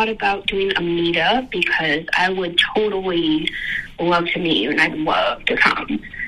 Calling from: Las Vegas, Nevada, United States; Hey, Perez and Booker. … in Vegas.

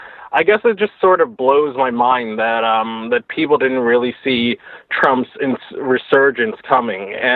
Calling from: Lawrence, Massachusetts, United States; I'm calling from Lawrence, Mass.

